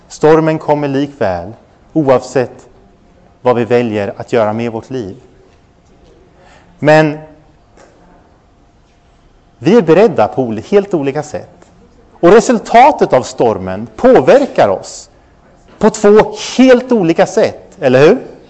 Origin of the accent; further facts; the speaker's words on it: Örebro County, Sweden; now in Skåne, Sweden; eftersom jag kommer från Närke som ni vet så är jag inte så van den skånska vinden